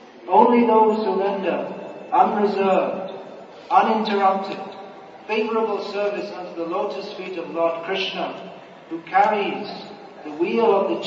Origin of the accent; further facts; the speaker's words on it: England, United Kingdom; English, I'm also English.